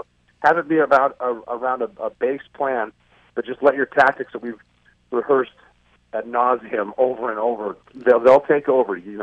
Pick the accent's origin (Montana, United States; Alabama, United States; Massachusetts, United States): Montana, United States; Butte; it's from where I grew up in Butte, Montana, as a guy who didn't even know how to swim, who joined the Navy to become a SEAL